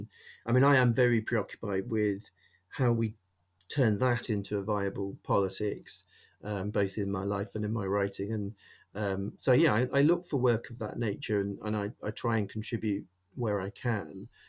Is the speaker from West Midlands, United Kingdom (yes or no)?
yes; Coventry, West Midlands, United Kingdom; I'm from Coventry originally